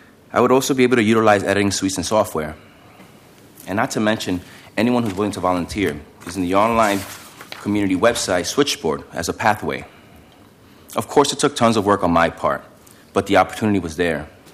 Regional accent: New York City, New York, United States; Thank you for giving me the opportunity to speak with you guys today. I'm from New York City, the capital of the world, as they say, city of doors.

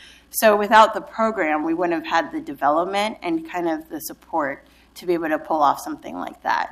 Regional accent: Oregon, United States; Being an African American who was born and raised in Oregon, it's been difficult to find opportunities where you can actually engage with your community

